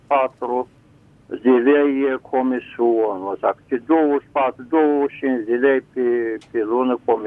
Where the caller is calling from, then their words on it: Vaslui, Vaslui County, Romania; sunt de la Vaslui.